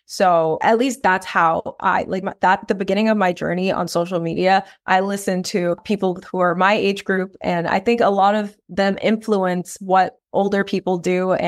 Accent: Hong Kong; English is a second language; I'm from Hong Kong, grew up there, and throughout my path, I had to deal with, you know, immigration, different challenges that were in my way, even learning English. Like, neither of my parents spoke English.

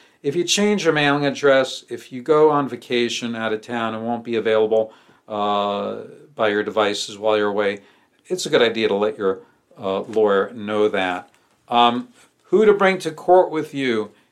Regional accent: Connecticut, United States; I'm an adopted New Yorker because, you know, I lived in New York during the year before law school, and I grew up in Southern Connecticut, New York.

